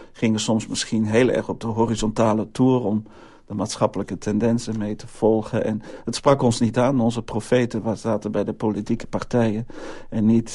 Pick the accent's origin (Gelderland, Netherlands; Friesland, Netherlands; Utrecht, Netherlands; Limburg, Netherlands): Utrecht, Netherlands; now in Belgium; Ik ben dus inderdaad een Neder-Belg, heel mooi gezegd. Ik woon nu 11 jaar in België. Ik kom oorspronkelijk uit Utrecht, stad Utrecht. Ik ben gehuwd, 27 jaar